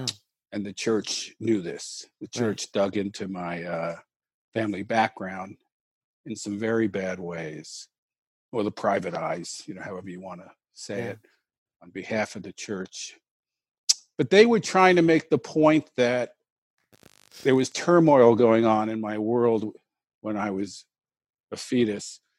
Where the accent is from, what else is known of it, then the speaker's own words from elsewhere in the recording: New York, United States; I'm a New Yorker.